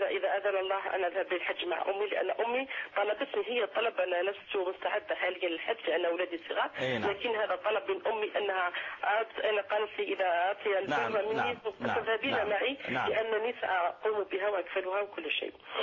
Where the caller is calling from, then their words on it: France; أنا أتصل بك من فرنسا